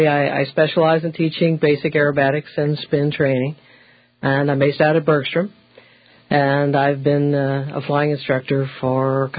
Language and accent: English; Missouri, United States; Well, in a nutshell, I grew up in Missouri.